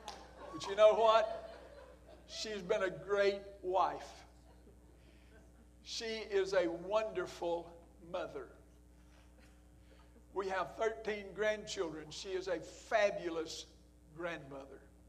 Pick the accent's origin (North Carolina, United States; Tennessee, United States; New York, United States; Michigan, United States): North Carolina, United States; I was going to spend a night there and then going to North Carolina, my hometown.